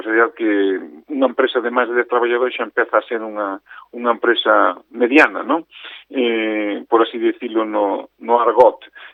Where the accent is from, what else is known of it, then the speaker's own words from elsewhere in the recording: Galicia, Spain; now in Lugo, Spain; Eu estou desde moitos anos xa afincado aquí na cidade de Lugo e proveño da Mariña de Lugo, non? Meus pais son da Mariña de Lugo, de dous povos maravillosos, un Foz e outro Cervo.